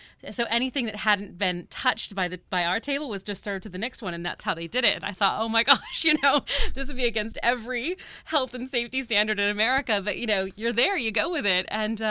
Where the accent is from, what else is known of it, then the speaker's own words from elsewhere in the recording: United States; now in United Kingdom; So I am American. You could probably guess by my accent. But I live in England. I've been there for 5 years.